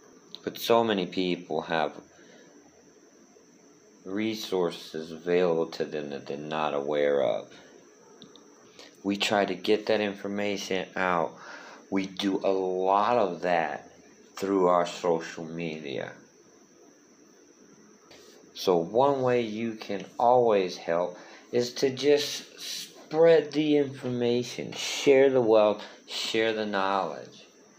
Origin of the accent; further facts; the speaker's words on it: Houma, Louisiana, United States; also born or lived in Thibodaux; now in Baton Rouge, United States; I want to be a voice for the Bayou community that I grew up on in Lafourche and Terrebonne Parish, Thibodaux, and Houma, Louisiana.